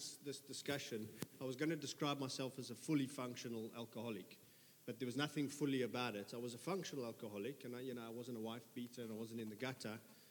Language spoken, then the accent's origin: English; South Africa; I'm the South African bloke.